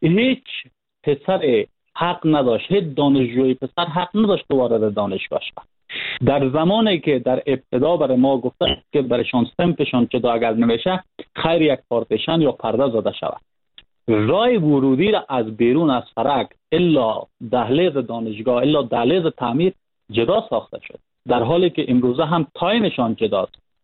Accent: Panjshir, Afghanistan; ما خودم از پنجشیر هستم

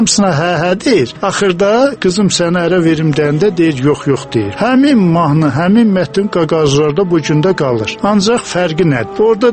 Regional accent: Gegharkunik, Armenia; mənim uşaqlıqda Göyçədə eşitdiyim bir hadisə

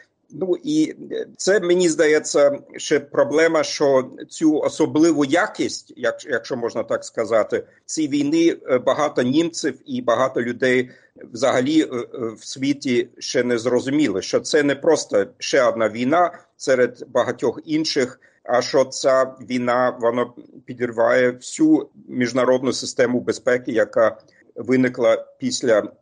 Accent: East Germany, Germany; особливо я сам з Східної Німеччини

